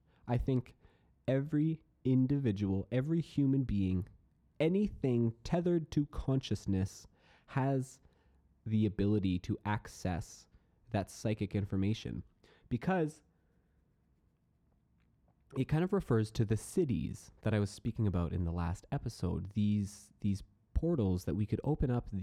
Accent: Lethbridge, Alberta, Canada; as a young man growing up in the Mormon church in Lethbridge, Alberta at the time, the appropriate course of action most people felt was to take me to psychiatrists.

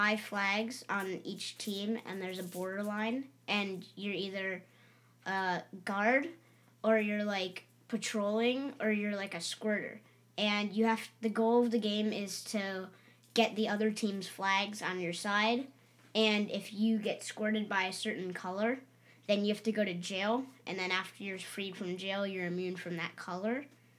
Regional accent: Deerfield, Illinois, United States; Illinois.

